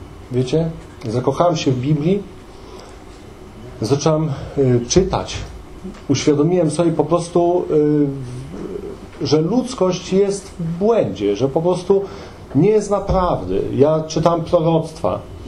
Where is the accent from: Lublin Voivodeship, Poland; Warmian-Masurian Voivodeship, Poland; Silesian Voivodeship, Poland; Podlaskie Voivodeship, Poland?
Podlaskie Voivodeship, Poland; Białystok; wychowywani byliśmy, wychowywaliśmy się z bratem na takiej dzielnicy w Białymstoku, takiej, można powiedzieć, patologicznej.